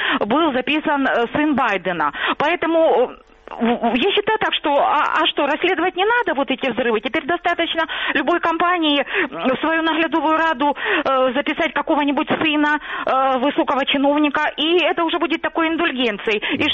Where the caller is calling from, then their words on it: Luhansk Oblast, Ukraine; Луганщина, город Старобей.